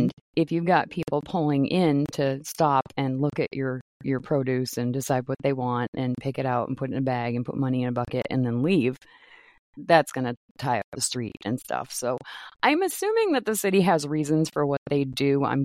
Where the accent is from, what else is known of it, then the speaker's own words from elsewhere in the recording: Maine, United States; because I'm not from Minnesota. I'm from Maine.